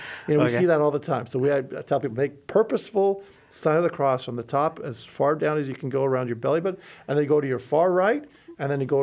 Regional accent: Vancouver, British Columbia, Canada; also born or lived in Lebanon / Ottawa; now in United States; So yes, I was born in Lebanon and I was raised in Vancouver. I studied in Ottawa, and for the last 12 years of my life, I've been in the U.S. I served as a pastor in Orange County, California

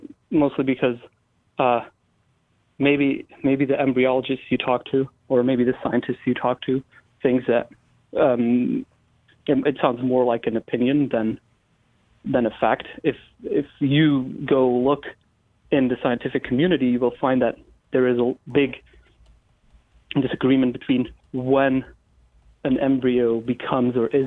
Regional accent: Belgium; I'm also not originally from this country. I'm from Belgium

